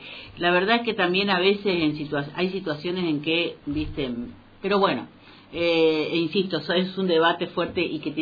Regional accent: Argentina; vamos a ir a la crisis y vamos a padecer la crisis como cualquier argentino más tarde o más temprano

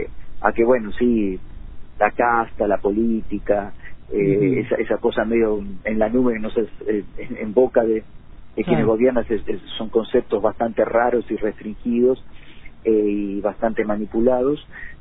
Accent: Argentina; culturalmente como argentinos

